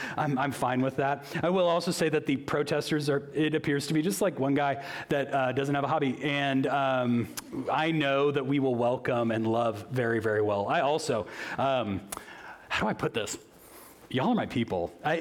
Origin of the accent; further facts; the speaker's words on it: Lake Wales, Florida, United States; Bert Frizzell, who was the nicest guy at the church that I grew up at in Lake Wales.